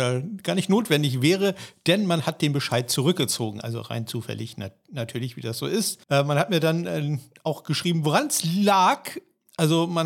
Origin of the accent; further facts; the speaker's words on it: Germany; ich bin ja Deutscher